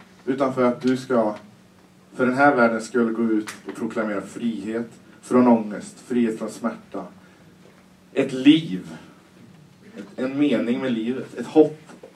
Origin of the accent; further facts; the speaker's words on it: Kinneved, Västra Götaland County, Sweden; vi var tre spelare från Kinveden. Det är ganska mycket ändå för att vara ute på landet.